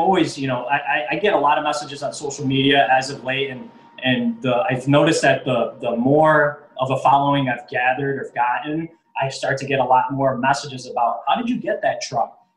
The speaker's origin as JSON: {"language": "English", "town": "New York City", "region": "New York", "country": "United States", "tie": "born or raised there", "said": "And I actually was born and raised in the South Bronx in New York City."}